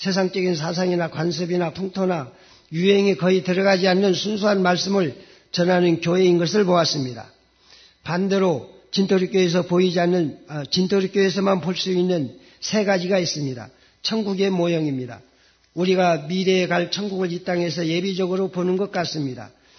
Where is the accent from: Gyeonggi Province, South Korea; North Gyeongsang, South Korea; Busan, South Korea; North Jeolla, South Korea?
North Jeolla, South Korea; 저는 강 목사님의 처음 목회지인 정읍소성 기린교회 옆 동네에서 태어나고 거기서 20대까지 살았습니다.